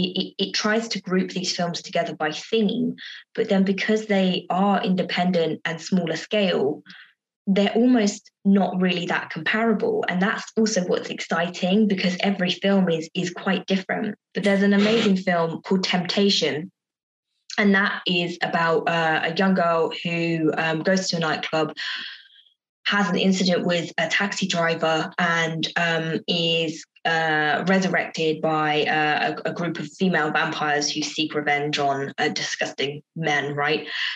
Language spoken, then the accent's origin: English; United Kingdom; I recognise as someone who identifies, as a British woman.